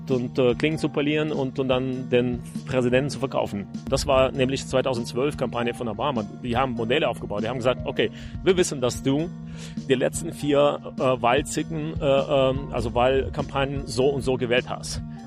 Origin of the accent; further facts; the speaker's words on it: Gomel, Gomel Region, Belarus; now in Germany; Also, ich bin in Weißrussland geboren. Ich bin eigentlich in der Sowjetunion geboren damals. Also, ich bin der ziemlich alt schon. jetzt ist dieser Teil des Landes unabhängig oder seit einigen Jahren ist Weißrussland. Ich bin aus Gomel. Ich bin da ein bisschen aufgewachsen.